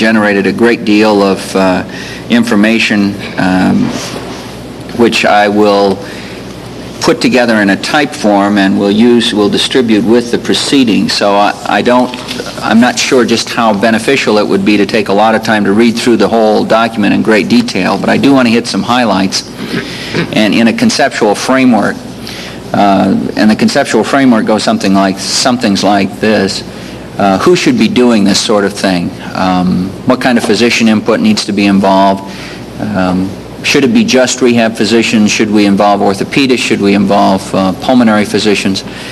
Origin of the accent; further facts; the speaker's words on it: Denver, Colorado, United States; For the 47th time … from Denver.